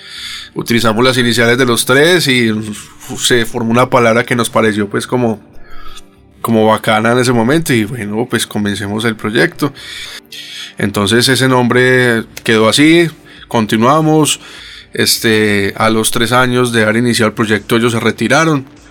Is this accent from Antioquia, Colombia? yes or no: yes; Medellín, Antioquia, Colombia; mi padre tenía un trío de serenatas conocido aquí en el barrio Santa Mónica, en Medellín, que fue donde yo nací.